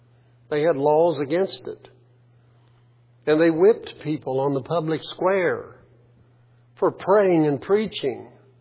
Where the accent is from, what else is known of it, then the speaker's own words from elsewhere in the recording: Elsmere, United States; born there; I'm so thankful that I was born in Elsmere.